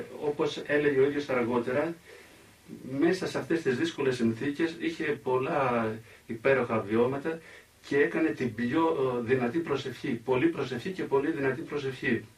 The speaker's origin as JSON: {"language": "Greek", "region": "Central Greece", "country": "Greece", "tie": "born or raised there", "said": "Είχα κάτι Ρουμάνους πάει στην πατρίδα μου που στην Κιώνα που είναι όλο βράχια."}